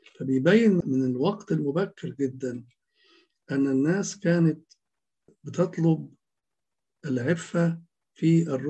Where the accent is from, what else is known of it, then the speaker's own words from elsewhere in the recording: Egypt; عندنا في مصر بالذات